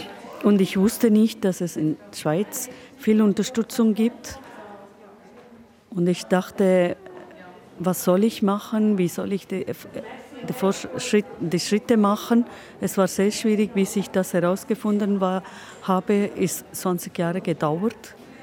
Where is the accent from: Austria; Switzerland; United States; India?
India; German is a second language; Ich werde nächsten Monat 53. Ich komme aus Indien.